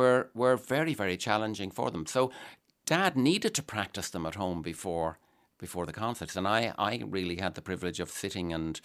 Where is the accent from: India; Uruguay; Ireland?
Ireland; Blackrock, Leinster; In the earlier years, we grew up in Black Rock, and my parents' house was in Black Rock